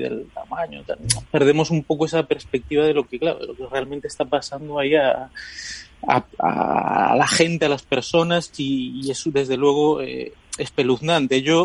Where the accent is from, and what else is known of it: Venezuela; born there